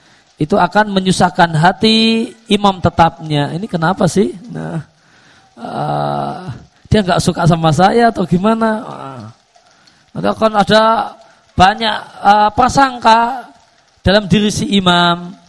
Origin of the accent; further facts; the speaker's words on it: Lampung, Indonesia; Sebagaimana tetangga dulu di kampung saya di Lampung